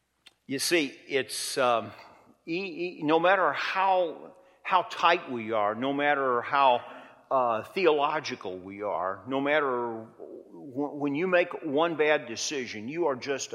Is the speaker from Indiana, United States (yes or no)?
yes; Indiana, United States; at least as a young boy growing up in Central Indiana, because I remember the old First Baptist Church in Plainfield